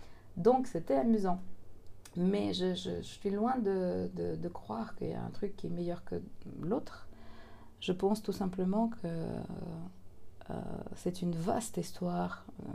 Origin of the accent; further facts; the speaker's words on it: Moscow, Russia; Je lui ai expliqué en anglais à l'époque que je venais de Moscou